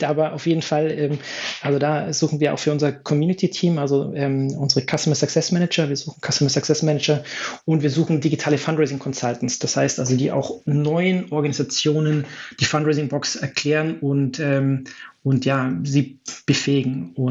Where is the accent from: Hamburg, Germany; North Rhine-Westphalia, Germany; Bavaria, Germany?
Bavaria, Germany; Munich; Und ich bin gebürtiger Münchner.